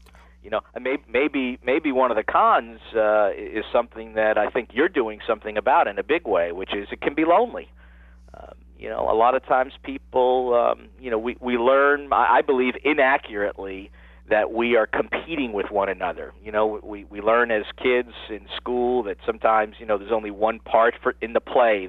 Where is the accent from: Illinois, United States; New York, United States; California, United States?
New York, United States; as a kid, that meant, you know, growing up in New York with all the different changing seasons